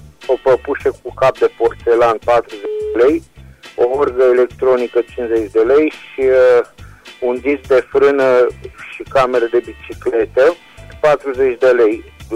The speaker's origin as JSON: {"language": "Romanian", "town": "Reșița", "region": "Caraș-Severin", "country": "Romania", "said": "din Reșița"}